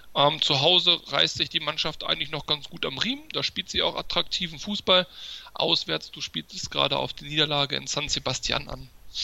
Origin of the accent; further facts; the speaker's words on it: Hanover, Lower Saxony, Germany; denn ich bin Hannoveraner